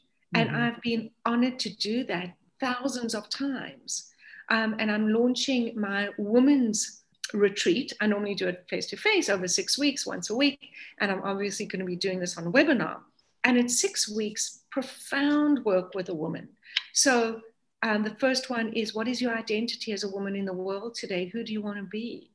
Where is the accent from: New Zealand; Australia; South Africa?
South Africa; now in United States; I am South African